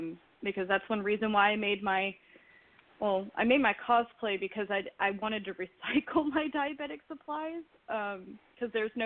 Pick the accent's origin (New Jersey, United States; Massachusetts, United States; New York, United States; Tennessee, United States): Tennessee, United States; Well, I'm from Tennessee, so I am on, my state is on that list.